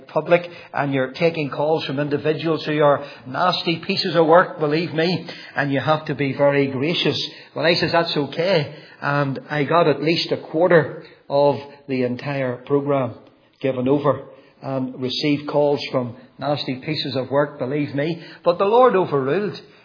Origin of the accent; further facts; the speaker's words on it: Northern Ireland, United Kingdom; And she said, where are you from? And I says, we're from Northern Ireland.